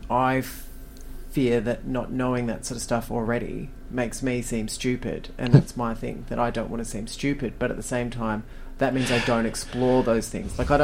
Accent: Templestowe, Victoria, Australia; now in Toorak, Australia; Well, I grew up in Templestowe, but I live in Toorak.

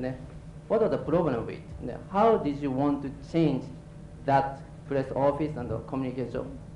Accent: Japan; English is a second language; now in United Kingdom; I'm from Japan. Right now I'm temporary student at LSE

